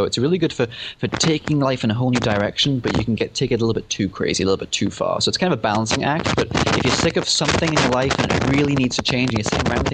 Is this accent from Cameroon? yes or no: no; England, United Kingdom; Even though I'm from England, I always have any chance to have a party.